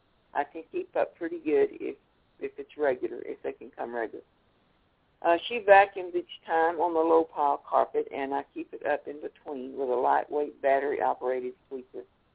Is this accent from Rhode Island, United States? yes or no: no; Oklahoma, United States; from Oklahoma, and I thank you for letting me serve, and I thank you for being here, too.